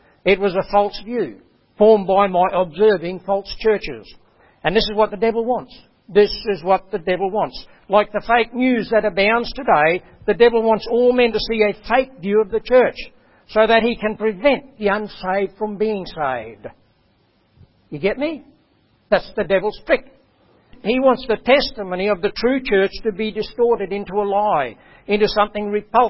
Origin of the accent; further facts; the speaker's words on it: Cooktown, Queensland, Australia; I went to Cooktown when I was 10, so I was still only a little kid. Growing up in Cooktown, I only saw one church that had regular services, and that was the Catholic Church.